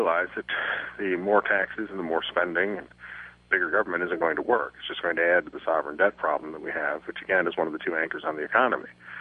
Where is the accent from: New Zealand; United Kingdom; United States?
United States; Detroit, Michigan; So I'm from Detroit. We put our nose to the grindstone. We move on.